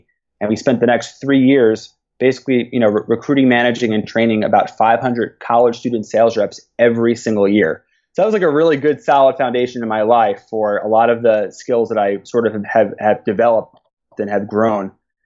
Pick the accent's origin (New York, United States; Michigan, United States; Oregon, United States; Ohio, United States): New York, United States; I grew up in New York, and I went to elementary school, high school, Queens College.